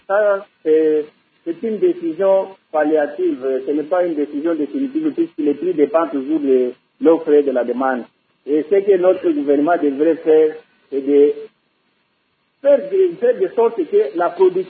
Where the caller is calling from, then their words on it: Lubumbashi, Haut-Katanga, DR Congo; La situation ici chez nous, à Lubumbashi, est stand-by.